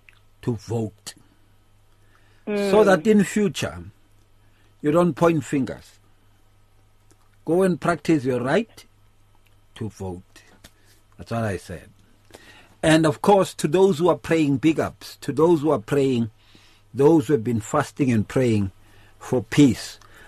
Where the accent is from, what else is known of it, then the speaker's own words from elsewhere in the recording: South Africa; we see ourselves as a South African nation.